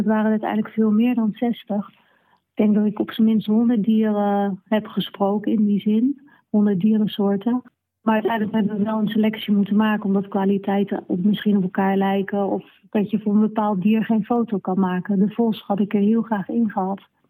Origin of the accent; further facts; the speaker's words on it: Rotterdam, South Holland, Netherlands; Ja, en we komen allebei uit Rotterdam, dus dat is wel weer grappig.